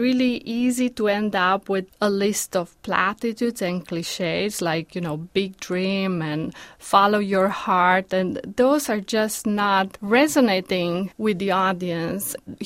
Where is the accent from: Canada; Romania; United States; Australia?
Romania; Growing up in Romania, I didn't even know what a commencement speech is.